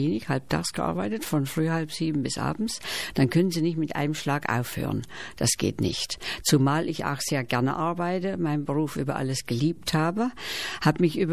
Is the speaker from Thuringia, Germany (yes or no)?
yes; Steinach, Thuringia, Germany; Also mein Dialekt stammt aus dem Thüringer Wald, aus dem tiefsten Thüringer Wald, aus Steinach bei Sonneberg.